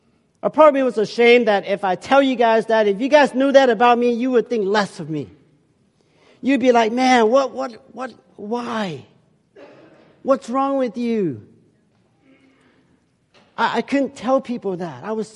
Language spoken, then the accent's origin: English; Laos; We're going to go and train to be the underground church in Laos, my home country.